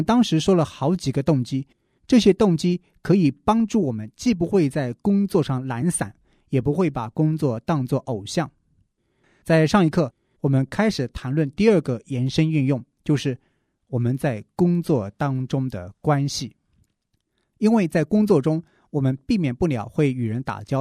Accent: China; 逐渐的，我们中国人见面的打招呼已经开始变成了最近怎么样，工作忙不忙

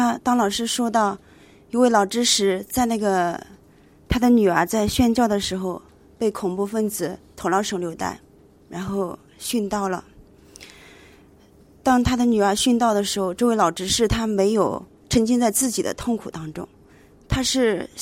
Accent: Jiangsu, China; 我是来自江苏的

